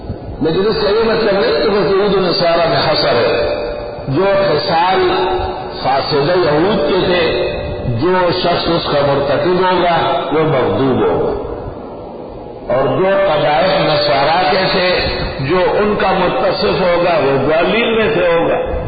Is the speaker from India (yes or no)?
no; Palestine; first language Arabic; Urdu is a second language; چونکہ میں فلسطینی ہوں، یہودی، اس لیے عربی میری مادری زبان ہے.